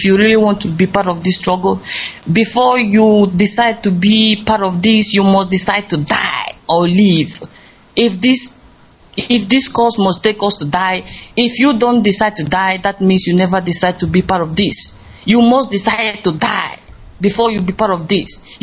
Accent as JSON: {"language": "English", "region": "Enugu State", "country": "Nigeria", "moved": "yes", "lives_now": "Malaysia", "said": "I'm from Enugu State, Enugu East Local Government, and residing here in Malaysia."}